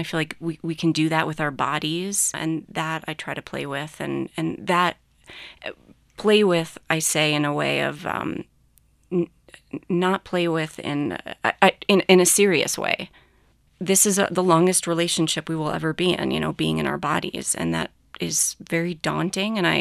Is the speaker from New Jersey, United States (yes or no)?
yes; New Jersey, United States; I hesitantly grew up in New Jersey, and I was surrounded by concrete and strip malls.